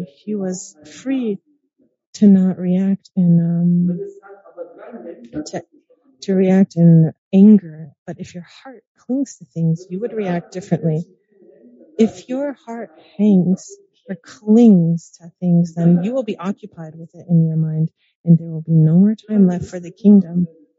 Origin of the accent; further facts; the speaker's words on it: Turkey; English is a second language; because where I come from the Turkey, we lived in a little town, and there we didn't even have running water.